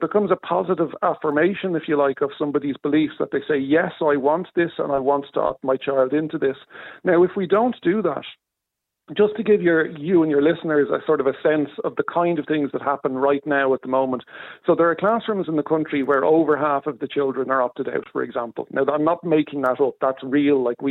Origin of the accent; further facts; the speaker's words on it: Ireland; I have to kind of politely point out to them, you realise... I'm Irish.